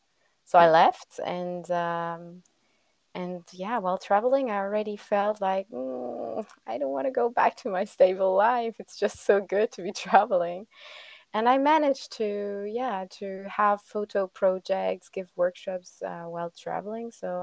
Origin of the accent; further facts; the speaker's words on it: Germany; English is a second language; My mother was German and my father French. And so I grew up bilingual, and I grew up in Germany